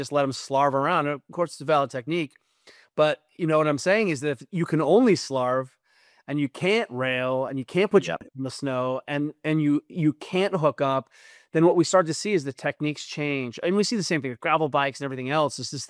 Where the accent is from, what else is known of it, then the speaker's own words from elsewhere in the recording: southern Germany, Germany; So again, I grew up in Southern Germany. Our school got out at noon on Wednesday. We ski.